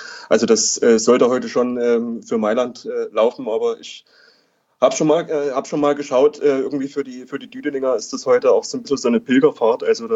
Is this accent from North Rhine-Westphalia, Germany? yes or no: no; Saxony, Germany; Ich komme aus der Region, wohne auch aktuell jetzt wieder in Dresden und bin auch in der Region aufgewachsen.